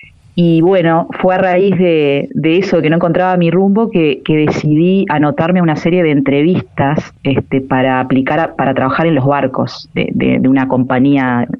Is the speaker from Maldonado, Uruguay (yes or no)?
yes; Punta del Este, Maldonado, Uruguay; Yo tengo 43 años, me crié en Punta del Este y me crié en la punta misma de Punta del Este. Es decir, la casita donde vivimos con mi familia está rodeada de mar. Las cuatro esquinas tienen mar.